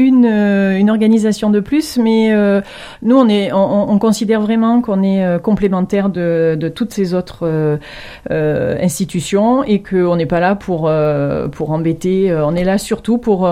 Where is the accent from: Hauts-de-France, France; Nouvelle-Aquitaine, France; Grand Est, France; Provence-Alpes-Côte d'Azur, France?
Provence-Alpes-Côte d'Azur, France; Digne-les-Bains; je suis originaire de Digne-les-Bains, mais ma mère est parisienne